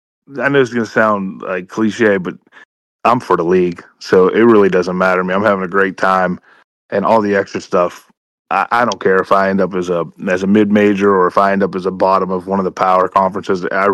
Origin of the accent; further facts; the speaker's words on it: Ohio, United States; also born or lived in North Carolina / Pennsylvania; I was born in North Carolina, and then we lived there for a little bit, but then I moved in Ohio, and that's where I went through grade school and went into high school